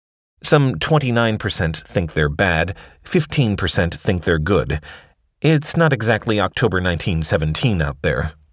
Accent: San Francisco, California, United States; Last summer, I was wandering around the neighborhood where I grew up in San Francisco

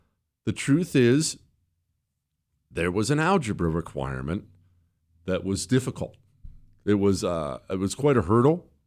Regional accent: United States; I'm an American. All right. I speak American. I don't speak foreigner.

